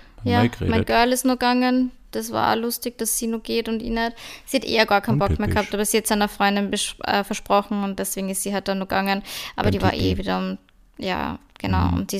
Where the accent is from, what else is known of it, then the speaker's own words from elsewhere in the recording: Salzburg, Austria; Ich bin eine Salzburgerin, also irgendwie habe ich es auch in mir drin.